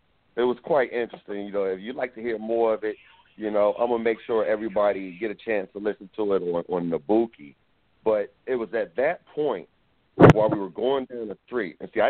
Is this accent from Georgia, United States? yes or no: no; New York, United States; You know, I'm from New York. I kind of understand what be going on.